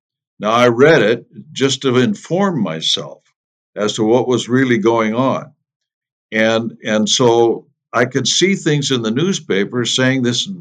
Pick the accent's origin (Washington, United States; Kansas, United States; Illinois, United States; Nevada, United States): Washington, United States; Seattle; I grew up in Seattle. There was a lot of communism in Seattle back in the day, and it's always has been.